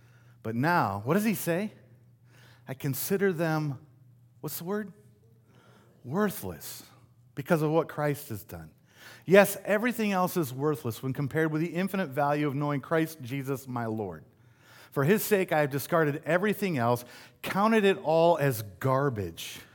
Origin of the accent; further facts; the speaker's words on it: Michigan, United States; I grew up in West Michigan, which was a strong district in our denomination.